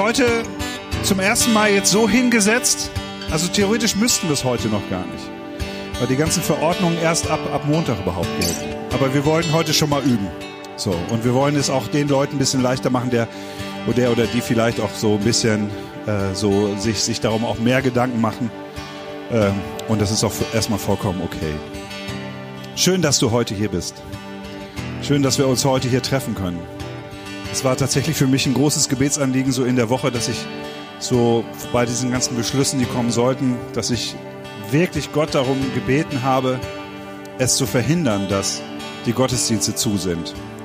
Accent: Northern Germany, Germany; Heute Morgen sitzen wir so, wie ich als Norddeutscher auch sonst gerne sitze.

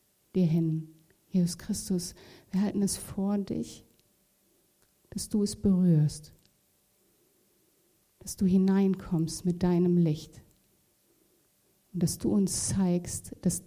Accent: Gütersloh, North Rhine-Westphalia, Germany; Ich komme ja aus Gütersloh

